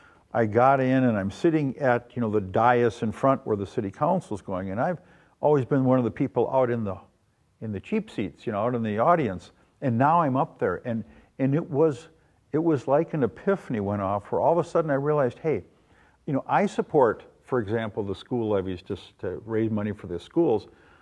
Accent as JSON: {"language": "English", "region": "North Dakota", "country": "United States", "tie": "born or raised there", "said": "You know, I was raised in North Dakota, pretty conservative place, pretty conservative family."}